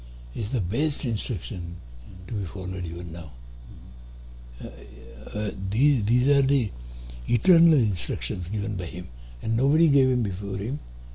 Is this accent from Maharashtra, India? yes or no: no; Gujarat, India; as a being Indian, and that too Gujarati Grahastha, is how much at least he should be.